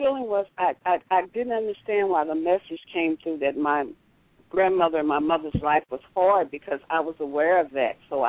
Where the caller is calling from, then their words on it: Miami, Florida, United States; I'm calling from Miami.